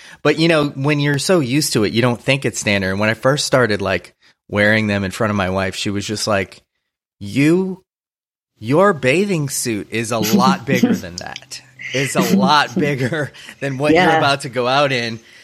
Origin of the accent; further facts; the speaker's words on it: New Orleans, Louisiana, United States; now in Los Angeles, United States; as you know, you grew up in New York. I grew up in New Orleans. Like, I love L.A.